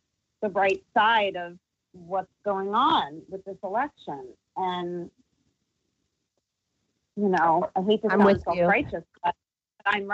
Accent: East Coast, United States; because I grew up on a different coast. I grew up on the East Coast

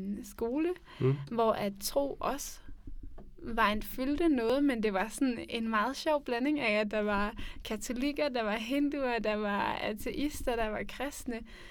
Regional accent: Fredericia, Region of Southern Denmark, Denmark; Jo, det kan du tro. Jeg kommer fra Fredericia af.

